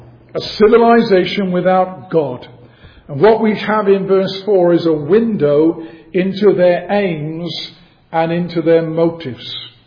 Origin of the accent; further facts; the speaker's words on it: London, United Kingdom; I was born in London. I'm proud. I can say I'm a Londoner.